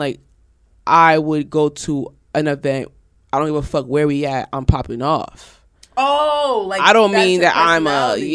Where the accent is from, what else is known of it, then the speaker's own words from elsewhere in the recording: New York, United States; We're from the same state. We're both from New York.